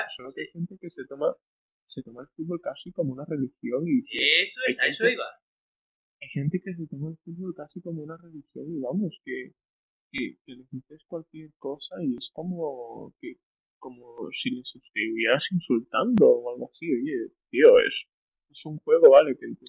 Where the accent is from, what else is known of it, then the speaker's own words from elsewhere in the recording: Madrid, Community of Madrid, Spain; O sea, yo soy de Madrid y evidentemente estoy en contra de la independencia de Cataluña